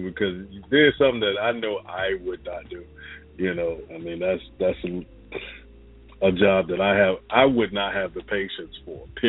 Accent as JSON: {"language": "English", "region": "Virginia", "country": "United States", "said": "I'm originally from Virginia, so, you know, make my way back somewhere down there"}